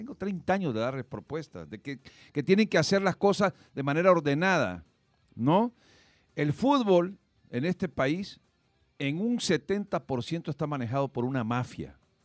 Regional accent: El Salvador; porque yo soy salvadoreño.

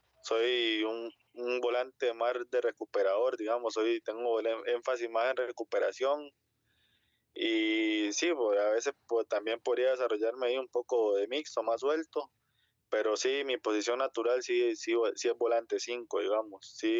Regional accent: Liberia, Guanacaste, Costa Rica; Yo soy nativo de Liberia, hay

